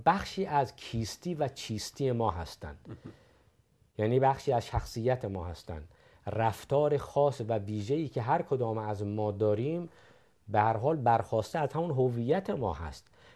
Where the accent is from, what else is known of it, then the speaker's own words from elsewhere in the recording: Iran; یک هویت ملی دارم. اون هویت چیه؟ من ایرانی هستم. در عین ایرانی بودن هویت قومی هم دارم، یعنی من فارس هستم.